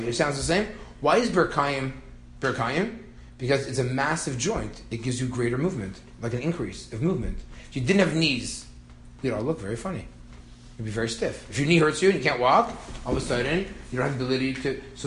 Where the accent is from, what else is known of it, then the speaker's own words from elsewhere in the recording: Toronto, Ontario, Canada; I grew up in Bathurst Manor.